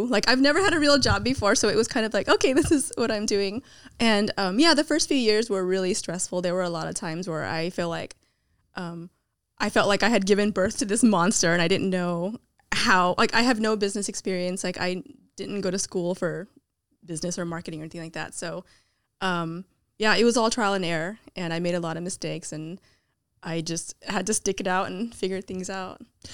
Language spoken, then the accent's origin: English; Milpitas, California, United States; I grew up in Milpitas, which was a really small town.